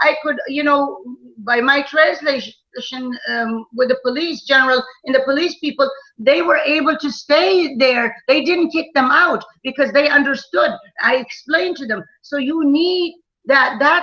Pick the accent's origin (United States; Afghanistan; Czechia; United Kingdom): Afghanistan; And I said, I'm from Afghanistan. I want to visit some of these people.